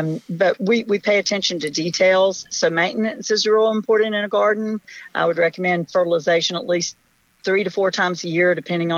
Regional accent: Charlotte, North Carolina, United States; now in Charleston, United States; I'm a Charlotte girl, but now I'm a Charleston girl. I'm from Charlotte, North Carolina.

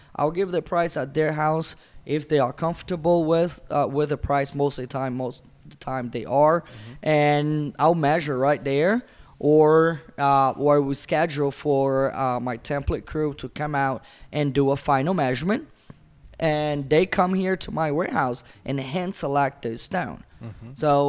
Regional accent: Massachusetts, United States; now in South Carolina, United States; Originally, we are from Brazil, and all my family, we grew up in Massachusetts, and we moved here to South Carolina.

